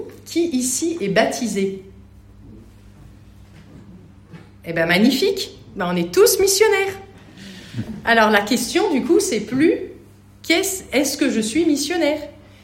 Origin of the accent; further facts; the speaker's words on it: France; parce qu'on est français, donc on arrivait un petit peu en Suisse